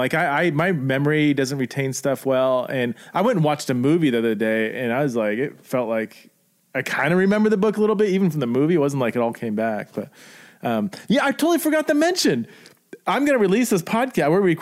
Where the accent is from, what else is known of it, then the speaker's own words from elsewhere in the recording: Simi Valley, California, United States; I came from Simi Valley and I feel like there's a decent amount there